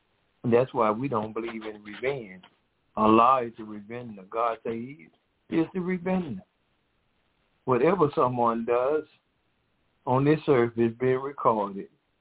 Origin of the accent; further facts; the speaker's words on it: Decatur, Georgia, United States; And I and my husband … we are from Decatur, Georgia.